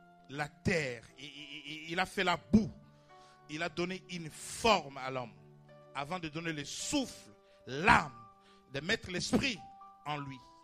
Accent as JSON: {"language": "French", "town": "Paris", "region": "Île-de-France", "country": "France", "said": "Nous sommes des Parisiens"}